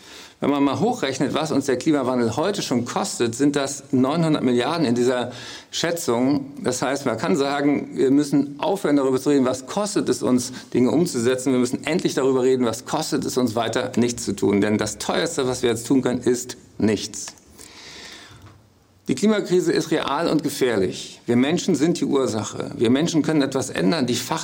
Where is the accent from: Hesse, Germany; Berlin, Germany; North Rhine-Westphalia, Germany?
Berlin, Germany; in Berlin, meiner Heimatstadt